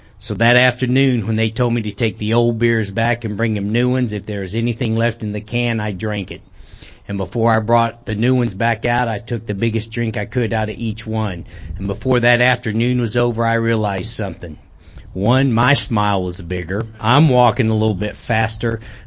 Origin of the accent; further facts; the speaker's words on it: Missouri, United States; I said, I'm from Missouri. I've got all of it, so I'm good.